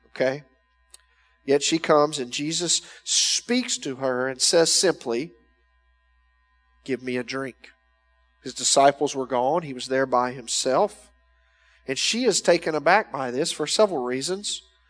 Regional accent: Louisiana, United States; I grew up in Louisiana. Relative humidity is always 93%

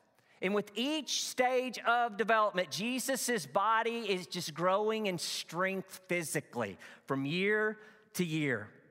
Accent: Arkansas, United States; I grew up in Northeast Arkansas. Out in the country, cotton fields all around our plot of land.

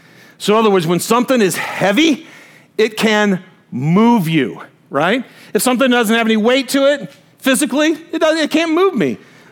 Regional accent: Detroit, Michigan, United States; now in Salt Lake City, United States; So, I'm from Detroit, right? I'm a football guy, so I love sports. And so what's funny is I will, even here in Salt Lake, I will actually see Detroit Lions stickers and bumper stickers.

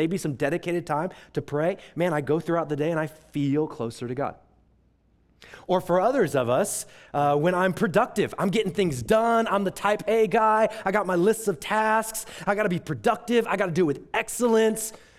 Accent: Texas, United States; so Greek has a y'all, which I'm from Texas, so I appreciate that.

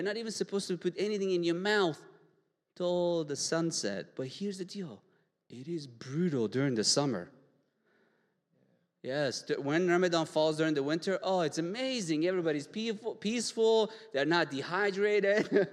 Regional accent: Iran; I grew up in Iran.

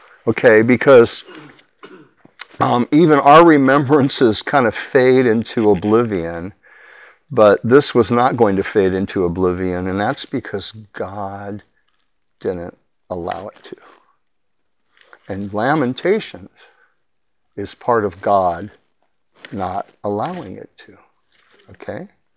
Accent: Portland, Oregon, United States; moved away as an adult; also born or lived in Beaverton; I was born in Portland, Oregon. Grew up in Portland and Beaverton. And I moved away at 18.

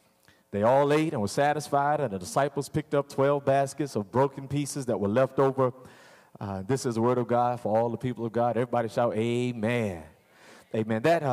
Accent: Hampton, Virginia, United States; now in Suffolk, United States; Now, I'm from Hampton. I live in Suffolk.

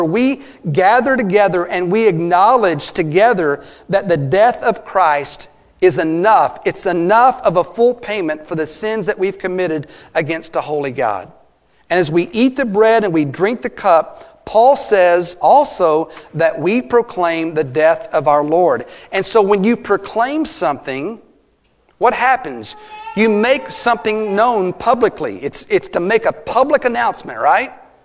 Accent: Glen Rose, Texas, United States; While I was down in Glenrose this past week, the only day that I was in Glenrose, my hometown, one of my uncles passed away.

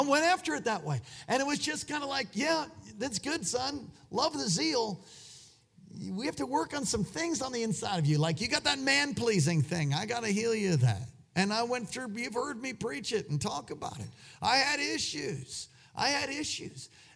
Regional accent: New York City, New York, United States; now in Alaska, United States; I was born in on 12th Street on the East Side at St. Vincent's Hospital, and Brother Toby, he born and raised in Brooklyn. Yeah, we're both two New Yorkers.

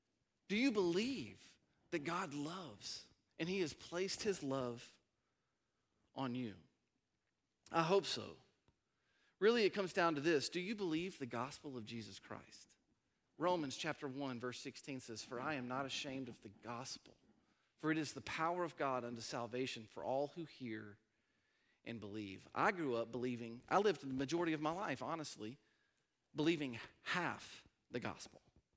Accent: Georgia, United States; I grew up in Decula, Georgia. It wasn't Crackland.

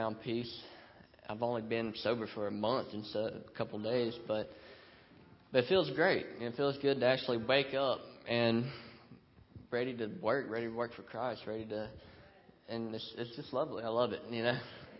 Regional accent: North Carolina, United States; I'm from North Carolina. I'm 23.

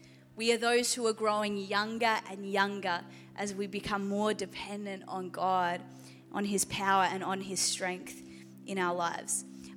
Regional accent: Geelong, Victoria, Australia; also born or lived in Adelaide; I moved from Adelaide to Geelong. I grew up in Geelong, but moved to Adelaide for 14 years, was pastoring over there, just moved back at the start of last year.

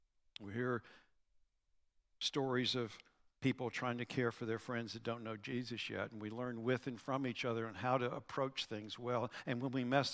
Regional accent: United States; I am very glad that I'm an American.

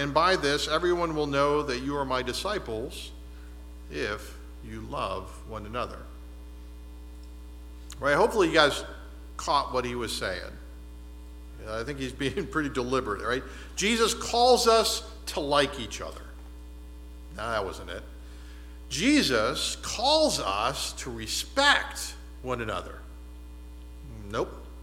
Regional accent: Erie, Pennsylvania, United States; Growing up in Erie, and I was in the band, and so, you know, every time we had a parade, we always had the Shriners.

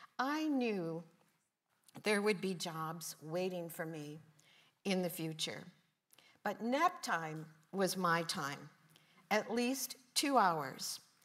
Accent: Holland, Michigan, United States; Growing up in Holland, Michigan, at that time a predominantly Dutch immigrant community, I spent summers at my grandparents

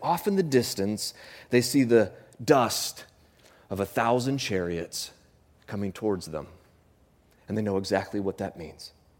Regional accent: Alaska, United States; When I was growing up in Alaska, you would read these books, they would give them to you in school, about what to do in the event of a bear attack, because that's a thing.

